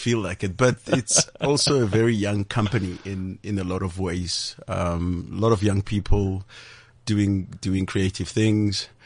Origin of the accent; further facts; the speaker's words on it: Potchefstroom, North West, South Africa; born there; I was born in Potchefstroom.